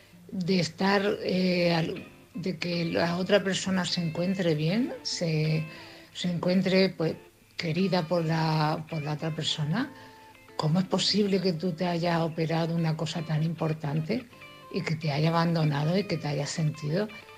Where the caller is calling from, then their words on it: Cartagena, Region of Murcia, Spain; de Cartagena. Mamá de Almudena.